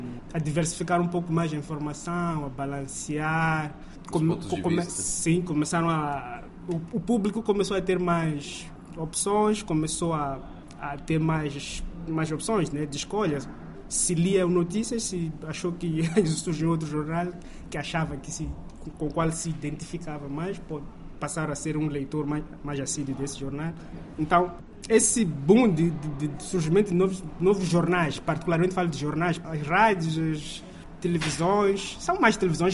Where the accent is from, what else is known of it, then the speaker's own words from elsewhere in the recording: Mozambique; now in China; é um pouco diferente de onde eu venho. Se tu és estrangeiro, vens para Moçambique e falas mal de Moçambique, és capaz de ter apoio do moçambicano